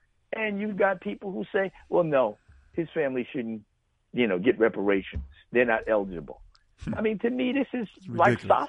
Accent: Brooklyn, New York, United States; And I tell them, well, no, I'm from Brooklyn or whatever else it is.

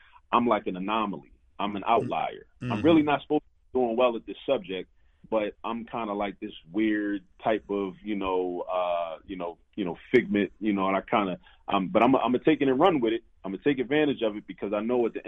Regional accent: Baltimore, Maryland, United States; from my firsthand experience growing up in the Baltimore City public school system

